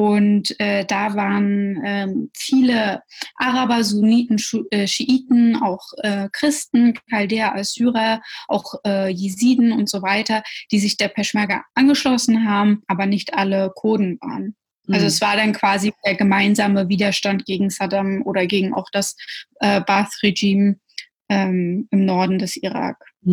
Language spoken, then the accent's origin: German; Russia; born there; first language Russian; German is a second language; Genau, also ich bin auch in Russland geboren. Und war auch dort im Kindergarten und ich bin eigentlich zuerst mit Russisch aufgewachsen